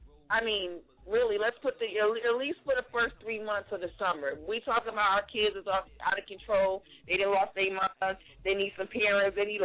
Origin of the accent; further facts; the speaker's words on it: Newark, New Jersey, United States; big shout out to Newark, my hometown.